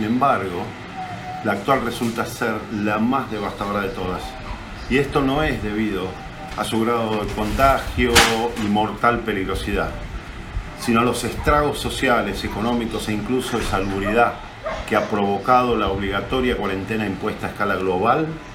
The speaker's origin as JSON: {"language": "Spanish", "country": "Argentina", "also_born_or_lived": "United States", "lives_now": "Europe", "said": "Como argentino, en primer lugar dirijo este mensaje al presidente Alberto Fernández y a todos sus ministros. Y como médico ejerciendo desde hace muchos años en Estados Unidos y actualmente en Europa"}